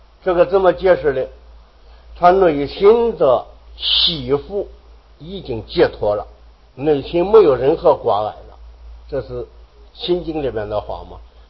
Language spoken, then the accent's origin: Chinese; China; 我们中国人一向是以大乘中兴自居啊